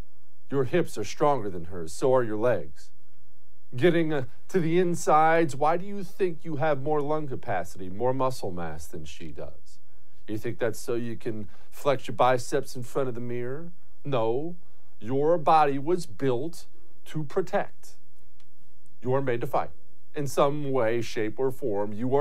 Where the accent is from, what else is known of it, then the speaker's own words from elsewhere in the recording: United States; Right now, you're an American. I'm an American, for my American viewers.